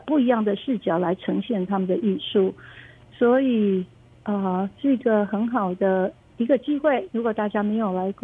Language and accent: Chinese; Taichung, Taiwan; moved away as an adult; now in San Diego, United States; 我在台中长大的，一直到念完大学之后，我就来了美国